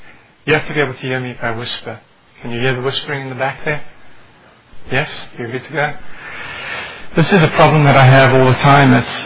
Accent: the South, United States; accent: deep South; Help the students to understand what I have to say and get over my deep South accent.

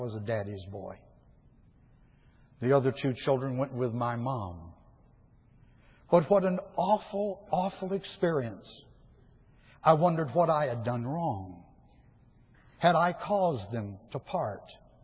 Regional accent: Detroit, Michigan, United States; also born or lived in Florida; I was born and reared in Detroit, but lived in Florida for a while. I've lived in 7 states, so I'm all over the place.

